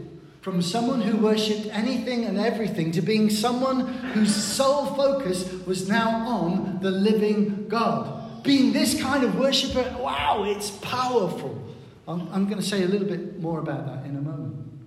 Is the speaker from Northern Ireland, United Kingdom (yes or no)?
no; Plymouth, South West England, United Kingdom; So, for example, I've told you I come from Plymouth.